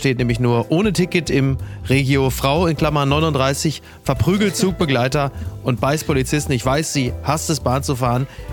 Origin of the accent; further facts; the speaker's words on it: Castrop-Rauxel, North Rhine-Westphalia, Germany; Und zwar direkt auf der Auffahrt Henrichenburg, also in meinem Heimatdorf.